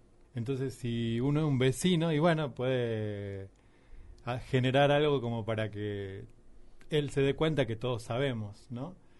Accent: Jujuy, Argentina; Esos progresos hemos tenido como argentinos y como jujeños.

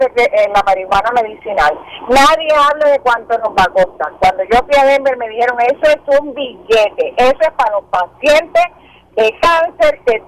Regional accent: Puerto Rico; nosotros somos puertorriqueños

